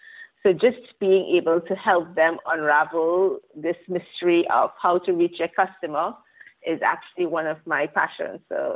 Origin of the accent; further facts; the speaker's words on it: Trinidad & Tobago; now in Israel; I'm from the Caribbean as well, Trinidad and Tobago. And 12 years ago, I decided to move to Israel. So when I moved to Israel, I could not speak the language. You know, I didn't speak Hebrew.